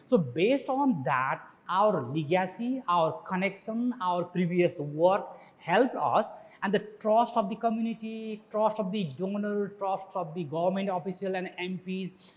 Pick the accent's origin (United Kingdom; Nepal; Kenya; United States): Nepal; from Nepal, and I represent Digital Rights Nepal, one of the not-for-profit organizations.